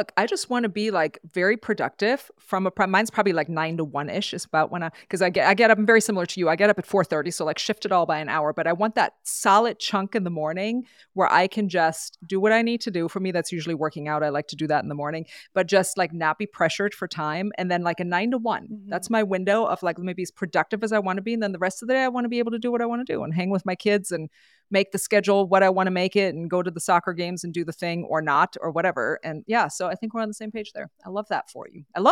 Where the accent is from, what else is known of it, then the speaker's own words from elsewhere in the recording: Germany; I'm from Europe, born and raised. So I always want to know where people are going. We're going this summer to see my family.